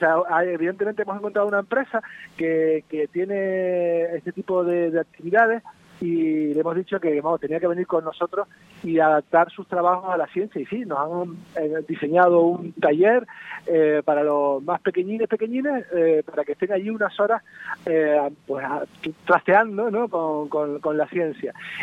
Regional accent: La Orotava, Canary Islands, Spain; Pues porque yo soy de la Orotava.

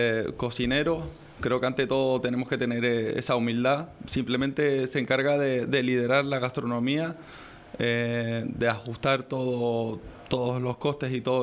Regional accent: Canary Islands, Spain; Yo soy de aquí de Canarias, nacido en Canarias, de familia materna de Tenerife y de familia paterna de Jaén. Entonces también tengo una mezcla ahí canario-andaluza.

